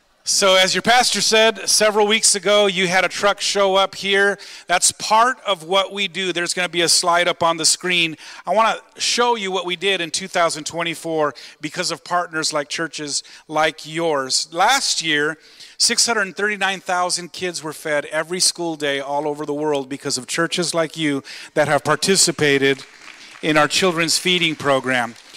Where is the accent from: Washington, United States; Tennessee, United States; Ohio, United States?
Washington, United States; I grew up in Washington State in farm country, and there was no such thing as a barn that was just there for decoration.